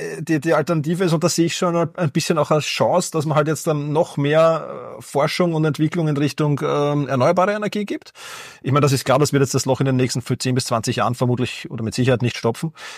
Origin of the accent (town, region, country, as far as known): Austria